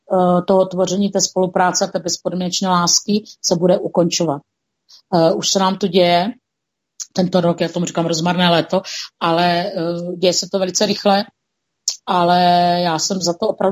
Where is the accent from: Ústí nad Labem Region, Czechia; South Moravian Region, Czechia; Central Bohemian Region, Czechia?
South Moravian Region, Czechia; pocházím kousek od Brna, od Pálavy, Jižní Morava.